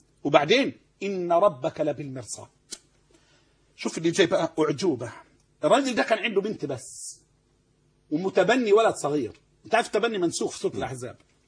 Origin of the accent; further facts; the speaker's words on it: Egypt; عندنا في مصر